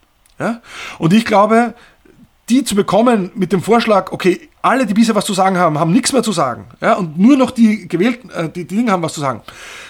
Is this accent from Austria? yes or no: yes; Austria; Also da komme ich vielleicht dann doch aus Österreich, aus einer sehr stark sozialpartnerschaftlichen Tradition